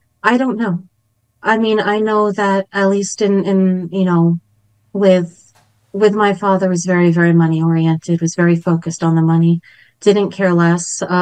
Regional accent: New York, United States; I grew up on Long Island.

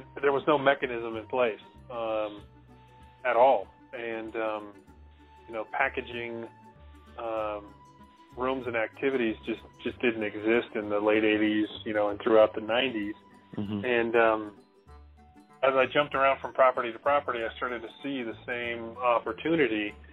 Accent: Reno, Nevada, United States; So basically, I grew up here in Reno, Nevada. That's where our office is located.

